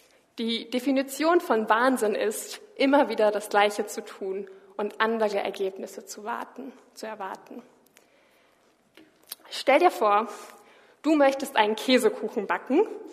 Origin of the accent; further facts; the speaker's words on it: Schleswig-Holstein, Germany; Ich komme aus Schleswig-Holstein und dort gibt's sehr viel Wind. Unfassbar viel Wind.